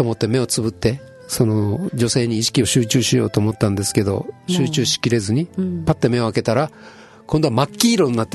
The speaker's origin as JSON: {"language": "Japanese", "region": "Kyushu", "country": "Japan", "lives_now": "Tokyo, Japan", "said": "あの時はその九州から来てますってご挨拶したんですけど、もう東京で働くようになって1ヶ月ぐらい経って"}